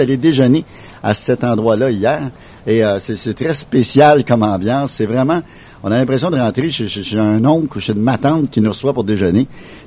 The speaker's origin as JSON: {"language": "French", "region": "Quebec", "country": "Canada", "said": "là, chez nous, au Québec"}